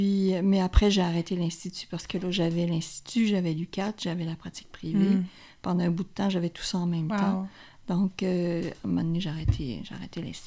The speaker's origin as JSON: {"language": "French", "region": "Quebec", "country": "Canada", "said": "Mais moi, je venais d'Abitibi, ce qu'elle ne savait pas. Alors, c'était comme redonné à ma région."}